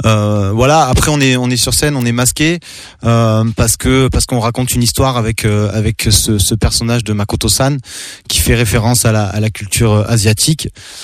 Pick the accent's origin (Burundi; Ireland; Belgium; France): France; Marseille, Provence-Alpes-Côte d'Azur; On est français, on a ce côté French Touch. Après, on pourrait citer, parce qu'on est marseillais